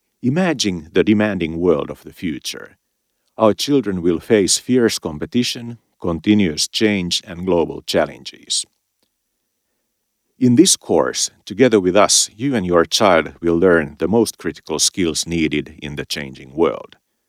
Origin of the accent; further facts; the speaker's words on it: Finland; We are all born and raised in Finland by the Finnish school system.